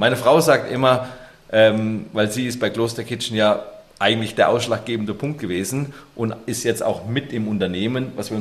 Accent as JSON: {"language": "German", "region": "Bavaria", "country": "Germany", "lives_now": "Nuremberg, Germany", "said": "ich komme nicht aus der Region Nürnberg, obwohl ich jetzt hier lebe, ich komme erst aus Unterfranken"}